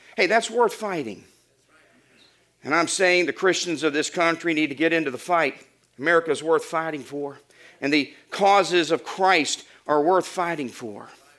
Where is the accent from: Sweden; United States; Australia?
United States; Florida; I'm from Florida. We regularly saw people trying to flee the communists of Cuba, risking their entire family's life in little makeshift tubs